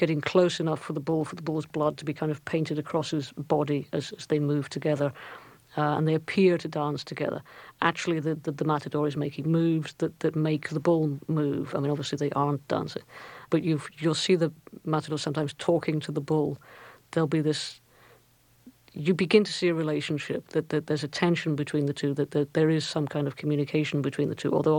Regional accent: Scotland, United Kingdom; It's not to do with being Scottish, because we don't do it either.

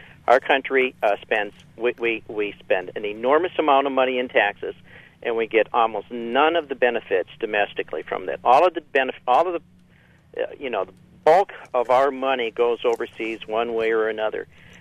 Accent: Michigan, United States; In my home state of Michigan, which isn't too far from you all, our country roads out there are awful.

